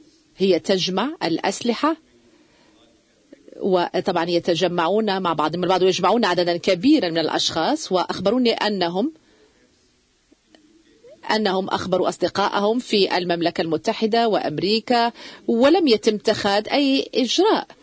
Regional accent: Iraq; قلت لهم أنا عراقي مواطن عادي يزوركم هنا

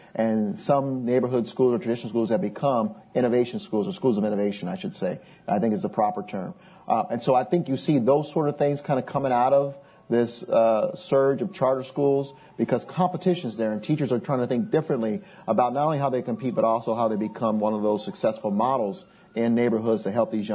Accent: Denver, Colorado, United States; I grew up in the Five Points area, at least most of the time in Parkland Five Points. So I still had Manual High School, which was considered one of the top schools in the city.

